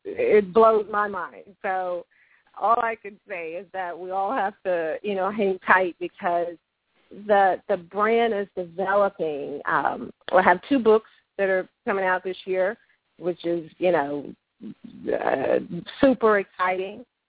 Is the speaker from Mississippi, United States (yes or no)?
yes; Mississippi, United States; Yeah, in Mississippi, of all places. I learned so much from my family.